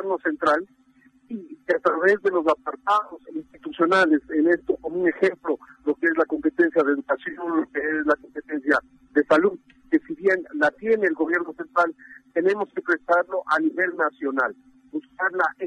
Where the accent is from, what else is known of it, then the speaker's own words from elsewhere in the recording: Ecuador; para nosotros como ecuatorianos, la planificación o el poder recuperar en estos 10 años la base de la planificación ha sido un elemento fundamental